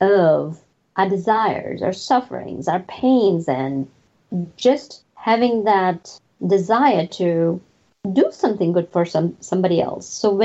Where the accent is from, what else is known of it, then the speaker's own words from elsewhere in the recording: India; English is a second language; A lot of people, see, I come from India and I've never looked at India being a place for a spiritual journey, because when you grow up with something, it's very much, you take it for granted